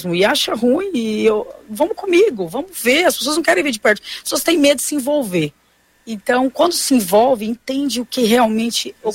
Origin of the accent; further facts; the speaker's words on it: Fernandópolis, São Paulo, Brazil; now in Londrina, Brazil; Eu sou de São José... De Fernandópolis. Fernandópolis. Interior de São Paulo, próximo a São José do Rio Preto. Moro já... Vim em 2002 para cá.